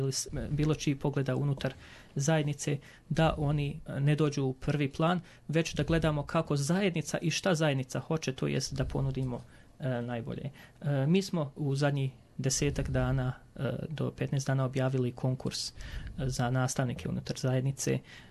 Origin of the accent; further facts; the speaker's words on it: Bosnia & Herzegovina; po kojem se prepoznajemo kao Bosanci, Bošnjaci, već kako ko želi se da se opredijeli, ali jezik, vjera, kultura, običaj, to je ono što je bitno u našoj zajednici.